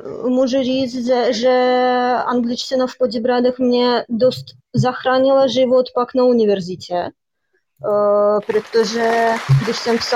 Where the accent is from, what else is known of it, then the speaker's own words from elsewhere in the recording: Russia; Czech is a second language; now in Czechia; já jsem původem z Ruska, do Čech jsem přijela před 5 lety, jo, rok je 2020 teďko, takže ano, před 5 lety